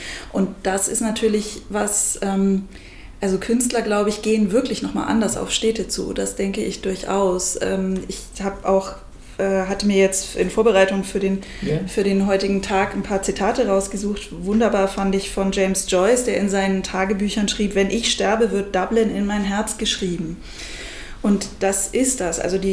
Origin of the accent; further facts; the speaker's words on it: Bavaria, Germany; born there; für mich als gebürtige Fränkin